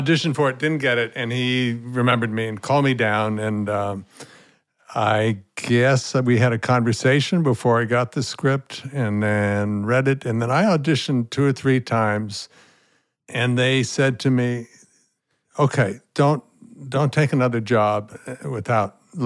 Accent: Flagstaff, Arizona, United States; I came from Arizona, Flagstaff. All my friends were Hopi, Navajo kids and ranchers, sons and daughters, and galloping here and there

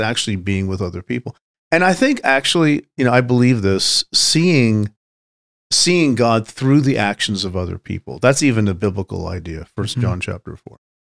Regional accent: United States; I feel it too, because I'm an American and I was raised to think in a certain way.

